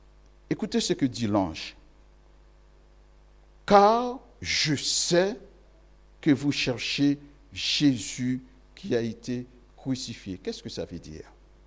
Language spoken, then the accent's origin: French; Haiti; je suis haïtien, c'est-à-dire de la communauté haïtienne